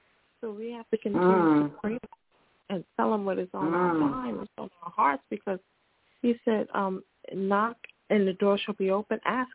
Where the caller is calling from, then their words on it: Wilkes-Barre, Pennsylvania, United States; I'm calling from Wilkes-Barre, Pennsylvania.